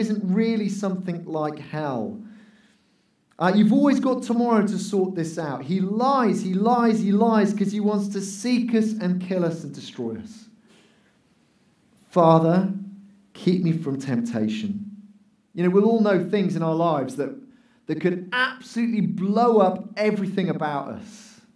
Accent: Wales, United Kingdom; As a Welshman, I know a lot about

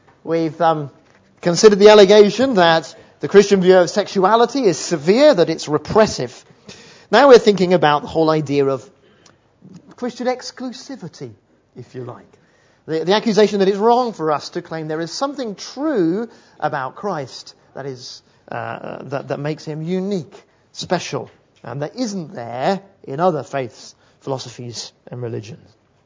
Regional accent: United Kingdom; Now, being British, this confronted me with a terrible dilemma.

